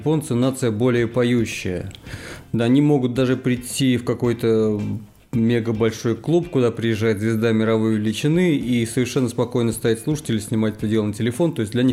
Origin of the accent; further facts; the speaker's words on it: Saint Petersburg, Russia; born there; Да, это я, действительно, урожденный ленинградец